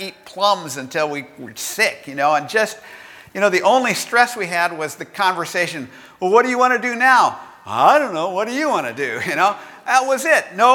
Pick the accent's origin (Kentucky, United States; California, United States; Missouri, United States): California, United States; Bakersfield; You know, I recall when I was a kid growing up in Bakersfield, and remember those lazy summer days.